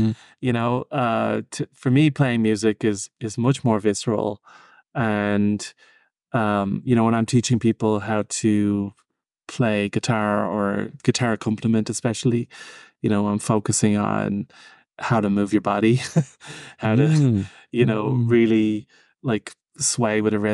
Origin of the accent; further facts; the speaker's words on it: Ireland; I grew up in Ireland where music is very common.